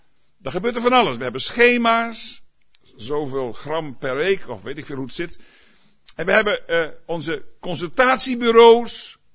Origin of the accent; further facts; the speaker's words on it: Groningen, Netherlands; Ik ben in Groningen opgevoed en daar was het bar en boos.